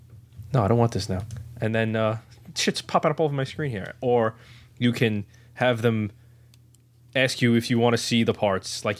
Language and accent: English; New York, United States; So you start in New York, and fantastic, we're from New York.